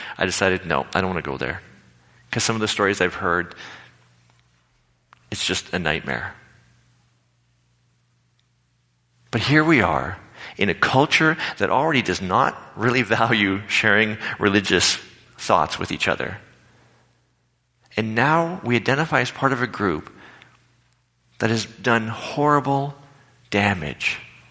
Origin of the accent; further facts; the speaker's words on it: Canada; here we are, Canadians, many of us born Canadian